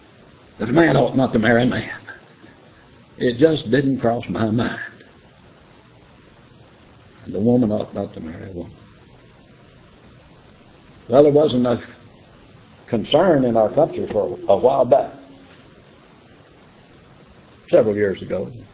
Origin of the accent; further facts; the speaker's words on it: Mississippi, United States; I grew up in Mississippi, and I never tried to gamble